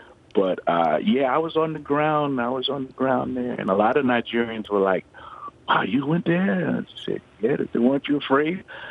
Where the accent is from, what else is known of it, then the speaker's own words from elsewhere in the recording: Brooklyn, New York, United States; but for me, I grew up in Brooklyn, New York.